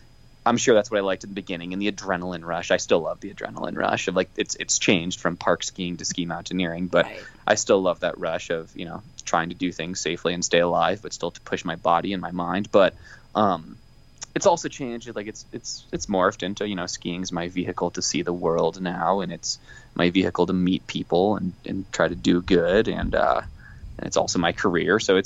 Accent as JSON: {"language": "English", "region": "Ohio", "country": "United States", "said": "I'm a kid from Ohio who's skiing every day."}